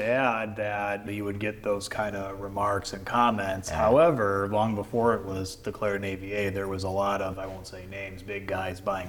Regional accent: Ohio, United States; born there; I was born in Ohio, and my dad's job, he's in the wine industry.

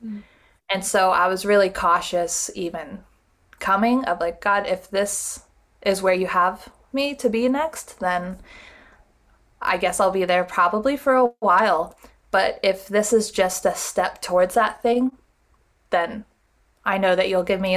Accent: United States; And even that, I felt like, okay, this is like everyday missions, but not in my home country again. Mm-hmm. And then I came back to the States

